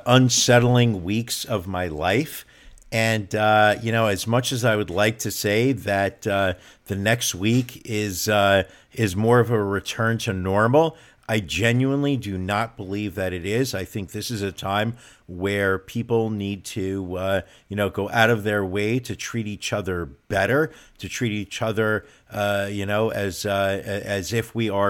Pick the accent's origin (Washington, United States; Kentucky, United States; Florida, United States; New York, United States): New York, United States; Queens; when I saw that movie as a kid growing up in Queens, New York, where the New York Jets played their football games